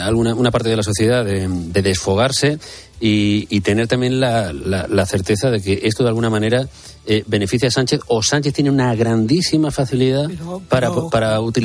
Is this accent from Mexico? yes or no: no; Spain; los españoles, que como españoles estamos recibiendo continuamente ataques y señalamientos